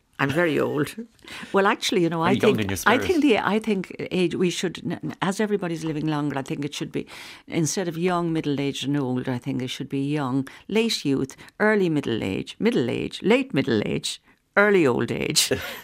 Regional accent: Dublin, Leinster, Ireland; I grew up in Dublin. I'm from Harles Cross.

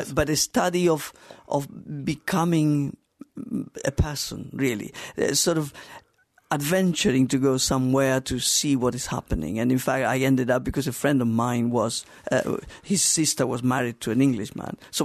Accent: Cordoba, Andalusia, Spain; now in London, United Kingdom; I am from Cordoba, from southern

